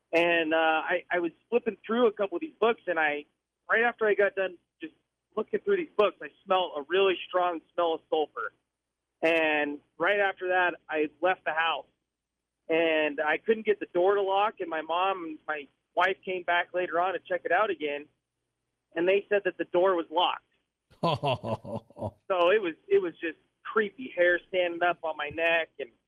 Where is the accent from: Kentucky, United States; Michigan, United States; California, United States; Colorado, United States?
Colorado, United States; Denver; But when I was a kid growing up in Denver, I remember like three black figures coming through the window